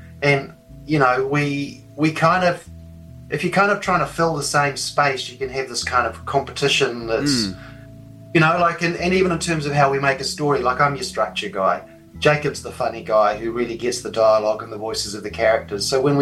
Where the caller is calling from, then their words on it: Auckland, New Zealand; I'm coming from Auckland.